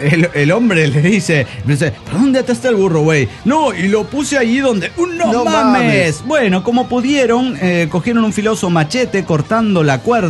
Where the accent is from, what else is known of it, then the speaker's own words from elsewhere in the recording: Mexico City, Mexico; Soy el demonio del DF mexicano.